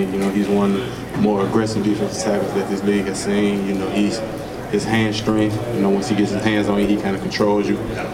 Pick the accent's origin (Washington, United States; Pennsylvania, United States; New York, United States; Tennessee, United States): Tennessee, United States; Memphis; I'm from Memphis. I was born and raised in Memphis